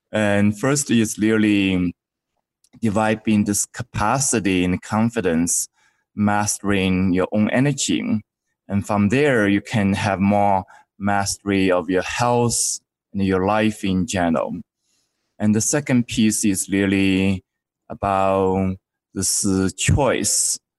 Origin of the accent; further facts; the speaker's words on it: China; I grew up in China in a small village